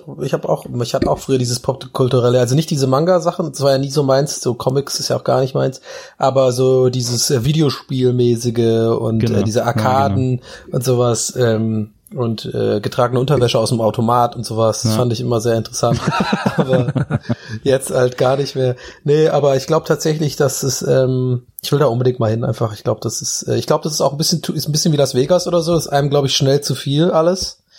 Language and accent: German; Tübingen, Baden-Württemberg, Germany; ich bin halt da in Tübingen aufgewachsen, wir hatten schon viele wohlhabende Leute, die bei uns gewohnt haben. Wir waren aber eher nicht so ein Wohlhabend.